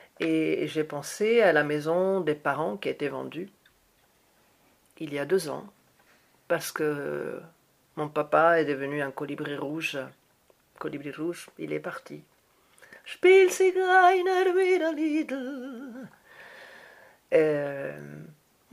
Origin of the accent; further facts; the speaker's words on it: Buenos Aires, Argentina; first language Spanish; French is a second language; Comme tu le sais, je suis née en Argentine.